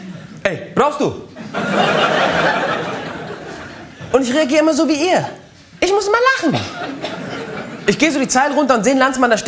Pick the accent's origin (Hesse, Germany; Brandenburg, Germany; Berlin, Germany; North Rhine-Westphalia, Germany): Hesse, Germany; Frankfurt; Ich bin halb Araber, halb Türke und komme aus Frankfurt am Main. Und ich bin heute in Freiburg, um ein bisschen Werbung für meine Heimatstadt Frankfurt zu machen.